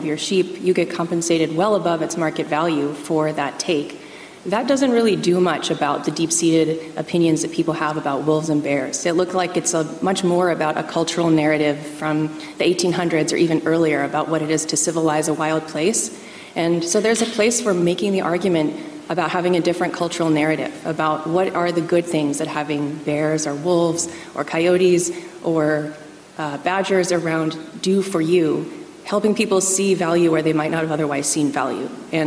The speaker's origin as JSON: {"language": "English", "country": "United States", "said": "I'm from the United States."}